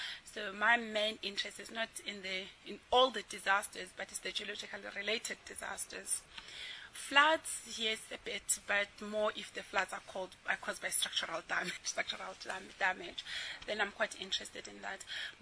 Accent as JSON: {"language": "English", "region": "Eastern Cape", "country": "South Africa", "tie": "born or raised there", "said": "I'm from the Eastern Cape in South Africa. I grew up in the villages, but I was lucky enough to have an educated family."}